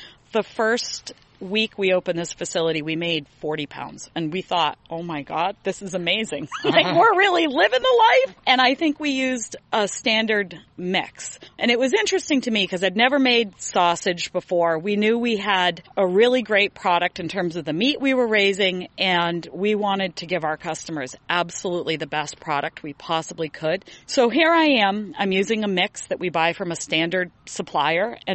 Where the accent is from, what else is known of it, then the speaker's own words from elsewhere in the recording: Lunenburg, Vermont, United States; I grew up in Lunenburg, but I am a multi-generational granddaughter, you know, of farmers, livestock farmers, produce farmers.